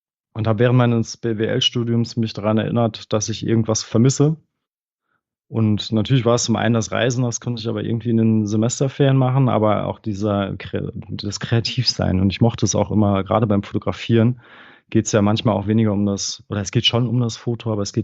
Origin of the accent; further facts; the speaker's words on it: Detmold, North Rhine-Westphalia, Germany; now in Bochum, Germany; Aus Detmold.